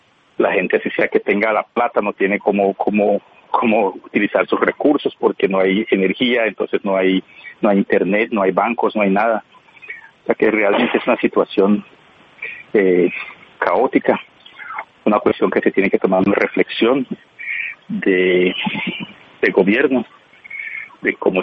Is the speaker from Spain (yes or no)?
no; Providencia, San Andrés and Providencia, Colombia; yo he sido alcalde 3 veces de Providencia y conozco muy bien las necesidades sentidas de mi pueblo